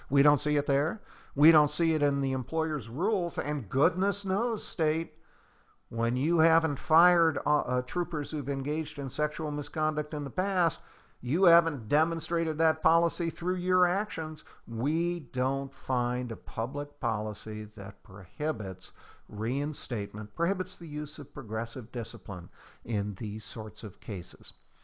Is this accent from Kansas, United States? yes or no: no; Oregon, United States; and this comes out of a case from Oregon, my home state of Oregon.